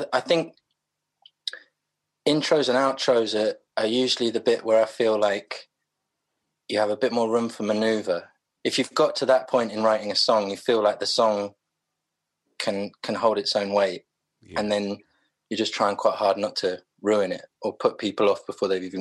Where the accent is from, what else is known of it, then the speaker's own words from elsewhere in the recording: London, United Kingdom; born there; I was born in South London, in Clapham, at St Thomas's, actually, which is Waterloo.